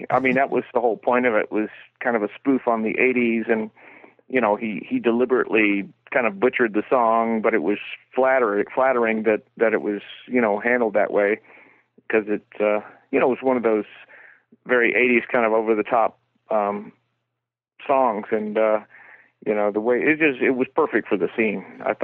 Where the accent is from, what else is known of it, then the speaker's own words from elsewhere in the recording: Florida, United States; also born or lived in Colorado; now in Los Angeles, United States; I grew up in Florida and played, you know, in nightclubs in the Southeast and toured around, and later joined a recording group in Colorado, spent a couple of years there, and then we got signed and came to L.A., and I've been here ever since.